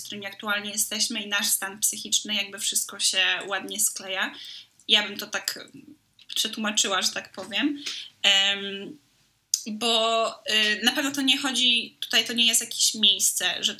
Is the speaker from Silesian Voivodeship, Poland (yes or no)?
no; Gdańsk, Pomeranian Voivodeship, Poland; moved away; mimo że ja jestem z Gdańska i moja najbliższa rodzina, z którą też mam dobry kontakt, jest stąd